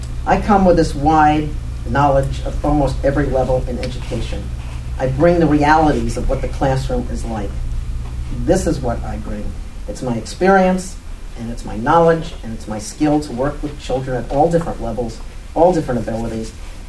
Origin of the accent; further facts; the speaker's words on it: New York, United States; accent: New York; now in Madison, United States; 28 years of experience in New York, inner city New York, if you haven't learned to that already about my accent, and about Madison for the last 37 years.